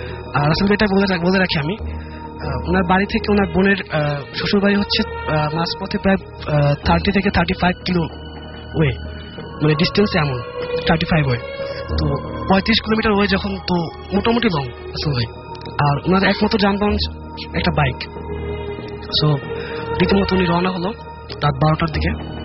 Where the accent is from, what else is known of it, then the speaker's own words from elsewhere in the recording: Khulna, Khulna Division, Bangladesh; now in Dhaka, Bangladesh; আমার home town খুলনাতে, আমি এসেছি ঢাকা বসুন্ধরা ব্লক থেকে।